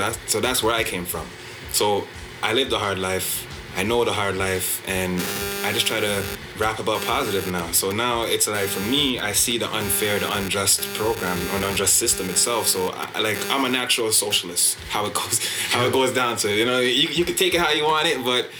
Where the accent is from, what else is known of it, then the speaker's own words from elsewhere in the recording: Jamaica; I'm born Jamaican, I grew up political.